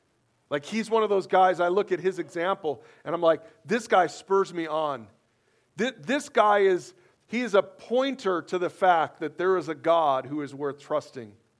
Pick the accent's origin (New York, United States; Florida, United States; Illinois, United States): Illinois, United States; Chicago; moved away as an adult; now in Brigham City, United States; Tracy and I we've lived here 27 years, and we still can't take our eyes off the mountains. We're from Chicago, y'all.